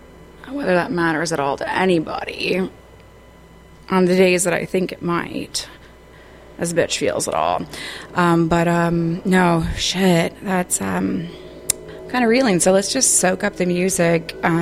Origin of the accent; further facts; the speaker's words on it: Minneapolis, Minnesota, United States; I'm from Minneapolis, so it's been on my mind.